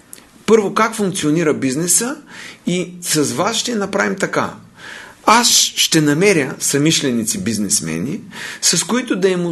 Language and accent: Bulgarian; Gorna Oryahovitsa, Veliko Tarnovo Province, Bulgaria; Така, съм родом от Горна Оряховица